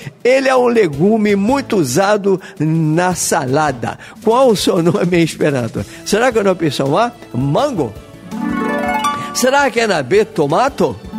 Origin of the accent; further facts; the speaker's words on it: Northeast Region, Brazil; now in Rio de Janeiro, Brazil; Eu mesmo que sou do Nordeste, fico feliz